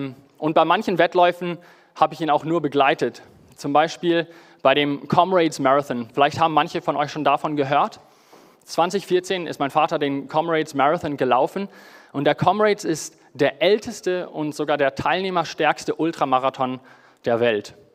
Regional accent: Johannesburg, Gauteng, South Africa; in Johannesburg, wo ich aufgewachsen bin, haben wir auf einem richtig großen Kirchengrundstück gewohnt. Fast 2 Hektar groß.

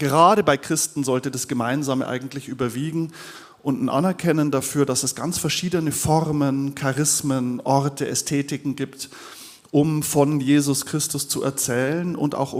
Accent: Bavaria, Germany; Ich bin im Bayerischen Wald groß geworden, sehr ländlich, sehr provinziell, sehr katholisch, noch so die Reste der Volkskirche damals kennengelernt

